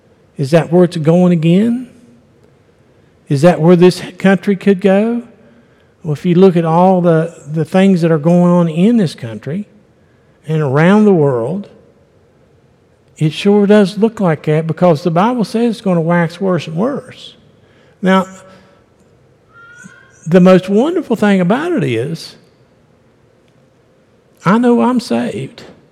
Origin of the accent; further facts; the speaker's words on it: West Virginia, United States; I was raised up here in the Appalachians in West Virginia, and I don't see color.